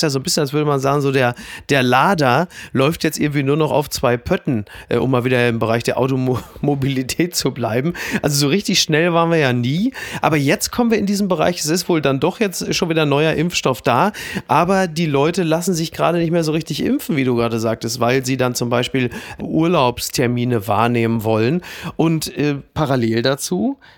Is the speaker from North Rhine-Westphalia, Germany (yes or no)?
yes; Castrop-Rauxel, North Rhine-Westphalia, Germany; Oder ich kann ja auch darauf hoffen, dass das Stadtfest in meiner Heimatstadt Castrop-Rauxel